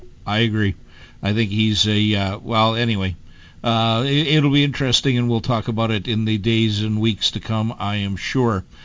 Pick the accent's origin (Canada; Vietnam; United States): Canada; Moose Jaw, Saskatchewan; Yeah, no, that's my hometown, and that's where he was a police sergeant for a long, long time.